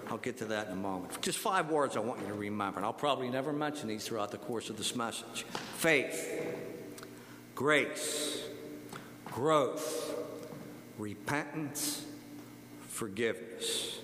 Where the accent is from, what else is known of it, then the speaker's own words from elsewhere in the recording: United States; I'm very grateful that I'm an American. I'm grateful that I was born in this country.